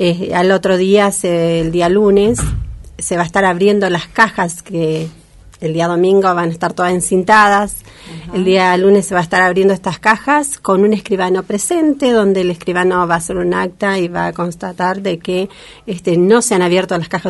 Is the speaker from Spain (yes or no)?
no; Argentina